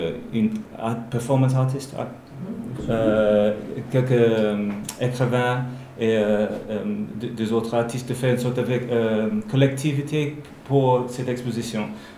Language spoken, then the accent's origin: French; Wales, United Kingdom; French is a second language; Mais là, ici on a le barrage, mais chez nous à Trenec, il y a aussi un barrage.